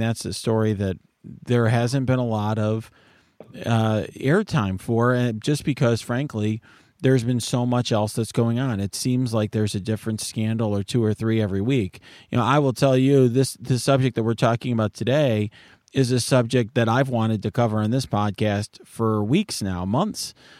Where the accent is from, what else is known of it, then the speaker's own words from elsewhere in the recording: United States; what concerns me a lot as an American is the way in which our norms and values and our system of government is changing in the long run.